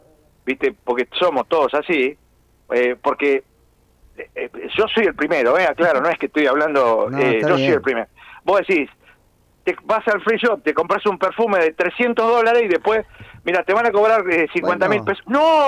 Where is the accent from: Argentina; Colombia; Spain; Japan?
Argentina; soy argentino yo también, ¿eh? De los argentinos. Yo llegué a la Argentina anoche.